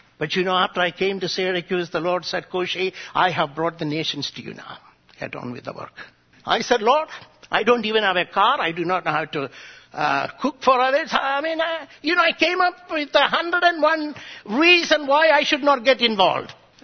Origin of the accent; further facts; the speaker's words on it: India; as a boy growing up in India, my burden was to reach the influential people of India